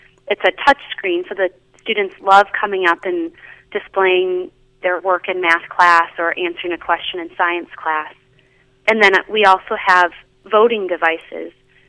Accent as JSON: {"language": "English", "town": "South Bend", "region": "Indiana", "country": "United States", "tie": "born or raised there", "said": "No, I grew up in South Bend, Indiana."}